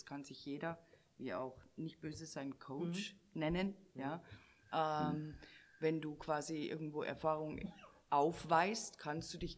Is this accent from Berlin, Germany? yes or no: no; Bavaria, Germany; accent: Bavarian; wie komme ich an mit meinem bayerischen Dialekt.